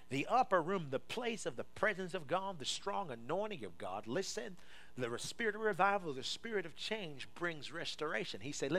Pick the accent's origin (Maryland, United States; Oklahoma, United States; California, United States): Maryland, United States; This ain't my hometown. My hometown is in Maryland.